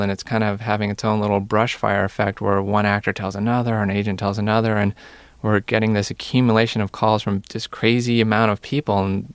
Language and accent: English; Santa Barbara, California, United States; growing up in Santa Barbara, being a 13-year-old, it's definitely one of your options that's out there.